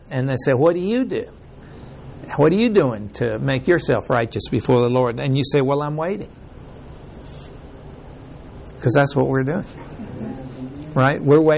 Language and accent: English; Mexico; I remember when I grew up in Mexico, and I remember being so impressed by how nice everybody behaved, how polite they were.